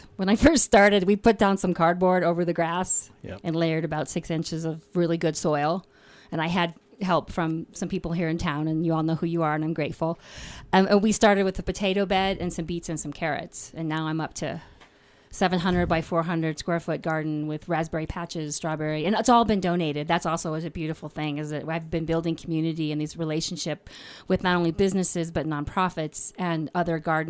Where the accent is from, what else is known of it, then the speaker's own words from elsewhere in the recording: Colorado, United States; I grew up on the Front Range, and they don't call it the Rocky Mountains for nothing, right?